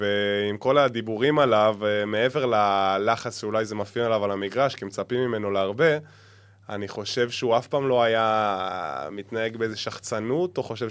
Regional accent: Central District, Israel; אנחנו כולנו יחסית, אנחנו מהמרכז, ופתאום אתה בקריות

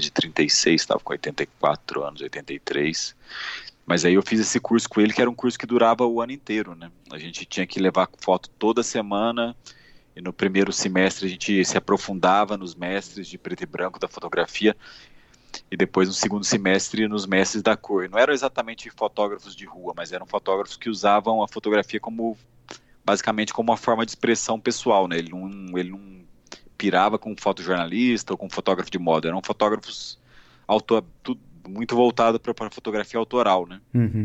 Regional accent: Minas Gerais, Brazil; aí onde eu ia para minha cidade natal, interior de Minas, também fotografava

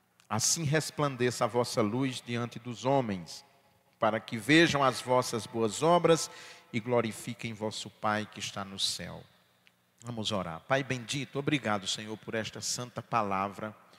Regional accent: Ipueira, Ceará, Brazil; eu venho de uma família muito pobre, na minha infância, geladeira era artigo de luxo lá na minha cidade, em Ipueira.

